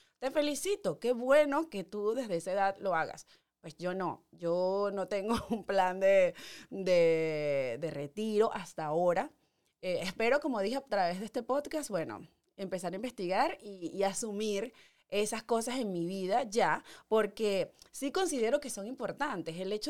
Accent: Venezuela; moved away as an adult; now in New York, United States; cuando yo me vine de Venezuela no estaba todavía en la posición de declarar

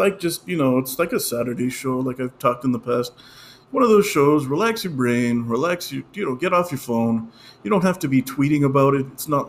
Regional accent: New Mexico, United States; growing up rural and Hispanic. I mean, I'm from New Mexico. We didn't come here I've been here. My family's been here since the 1500s.

